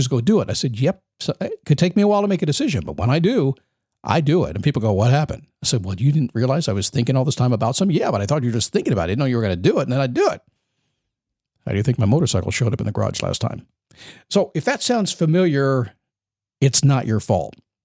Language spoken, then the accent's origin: English; Manassas, Virginia, United States; I was up in Virginia. I grew up in Manassas, Virginia. And my mom still lives up in Edinburgh.